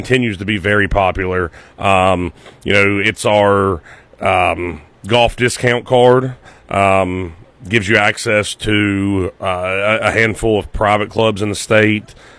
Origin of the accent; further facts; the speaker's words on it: Winfield, United States; So I grew up in Winfield locally